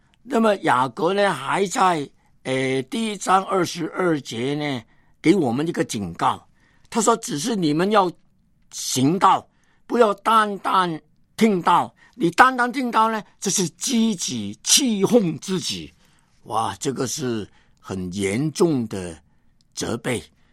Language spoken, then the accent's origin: Chinese; China; 那么在新年当中，我们中国人的文化很迷信，在我们的门窗贴上很多的福字